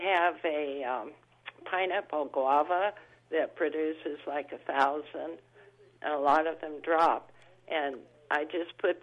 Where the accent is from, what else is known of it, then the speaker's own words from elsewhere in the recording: Pasadena, California, United States; We had Colonel Fiery when I grew up in Pasadena.